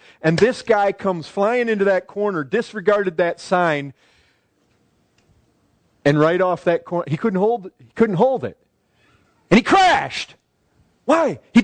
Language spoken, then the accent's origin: English; Michigan, United States; I remember close to by where I grew up in Michigan, there was a sign that warned of a sharp curve ahead.